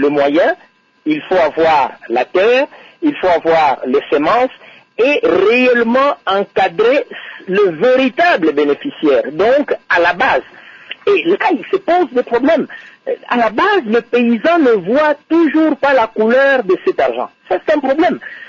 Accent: Kongo Central, DR Congo; Moi, je suis du Bas-Congo ici, je suis en Banzangou.

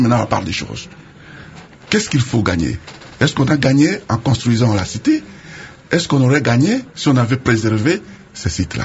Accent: Tshopo, DR Congo; à Kisangani, Wanyalukula chez moi, à la Tchopo, à Isangui et partout.

